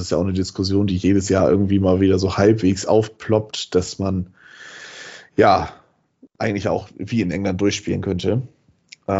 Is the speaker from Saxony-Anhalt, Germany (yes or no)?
no; Bremen, Germany; als Bremer haben wir da ziemlich oft Geschenke verteilt tatsächlich